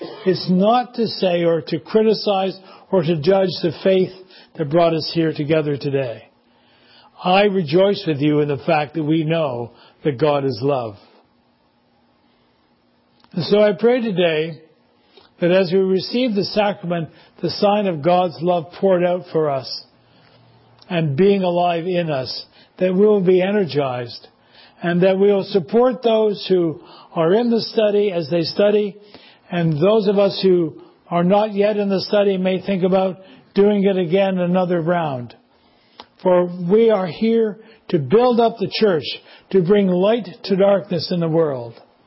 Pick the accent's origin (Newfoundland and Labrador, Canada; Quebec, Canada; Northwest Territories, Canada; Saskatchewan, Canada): Quebec, Canada; for me, growing up in Quebec, was to think about the atomic bomb.